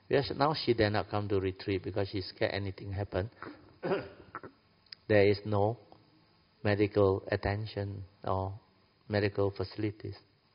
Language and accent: English; Malaysia; If you are used to my style, we are Malaysian, colloquial. So, we speak Hokkien also can understand.